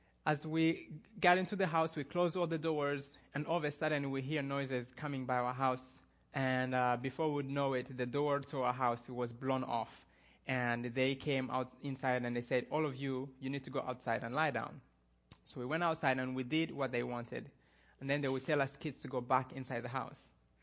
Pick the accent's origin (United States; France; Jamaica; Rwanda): Rwanda; So I was born and raised in Rwanda